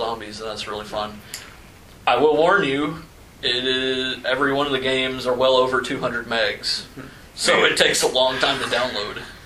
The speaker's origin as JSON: {"language": "English", "region": "Alabama", "country": "United States", "said": "Dude, I'm from Alabama."}